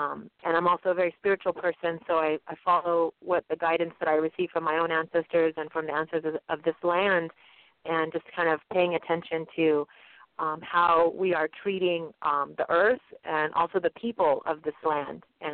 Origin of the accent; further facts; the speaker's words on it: California, United States; And I'm from Southern California, and I got into Native American activism about 15 years ago.